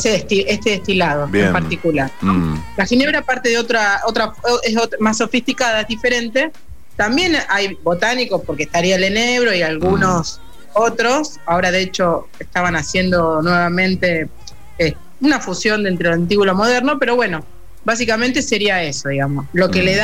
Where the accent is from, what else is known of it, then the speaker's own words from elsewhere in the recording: Rosario, Santa Fe, Argentina; yo soy rosarina, me reconozco como parte de esta Santa Fe